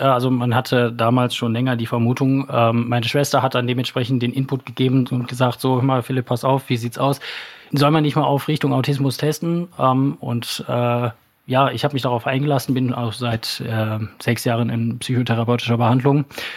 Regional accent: Wermelskirchen, North Rhine-Westphalia, Germany; born there; now in Remscheid, Germany; ein gebürtiger Wermelskirchner, 34 Jahre alt, aktuell wohnhaft in Remscheid

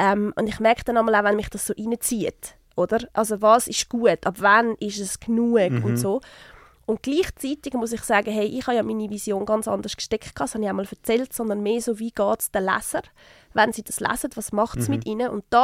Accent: Switzerland; über den reden wir ja nicht als Schweizer.

